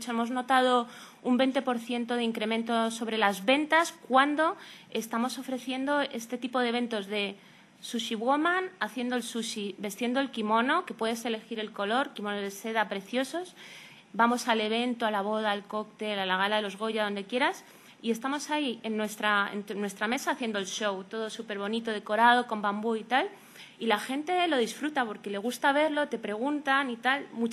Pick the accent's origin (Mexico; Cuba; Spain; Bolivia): Spain; porque yo soy japonesa y española, mi madre es japonesa y mi padre es español, pero he vivido siempre aquí